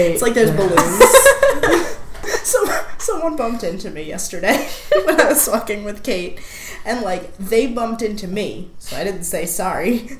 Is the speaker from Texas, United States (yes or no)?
no; New York, United States; I'm a New Yorker on testosterone.